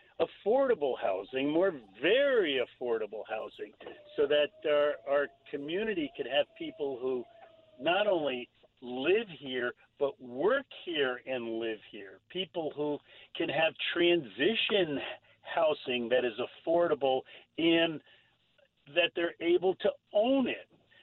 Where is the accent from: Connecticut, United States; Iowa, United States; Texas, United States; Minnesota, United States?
Connecticut, United States; Stamford; Well, as I said, I grew up in neighborhoods in Stamford, and I've revisited them over the years, and I've seen how they have already changed.